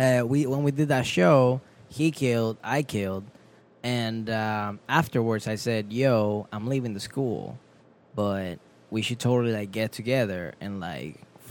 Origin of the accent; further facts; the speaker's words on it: Florida, United States; Like, I come from Florida.